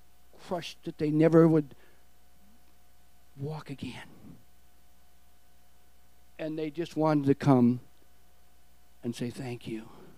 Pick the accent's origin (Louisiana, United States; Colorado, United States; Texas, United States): Texas, United States; Austin; now in Kitimat, Canada; Because I went, I'm from Austin, Texas, I went to, end up in Kitimat.